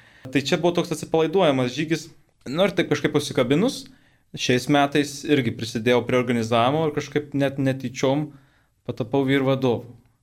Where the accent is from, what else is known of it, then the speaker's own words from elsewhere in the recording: Marijampolė, Marijampolė County, Lithuania; Įsidarbino Marijampolėje, tuo labai džiaugiuosi ir didžiuojuosi, kad grįžau į savo gimtąjį kraštą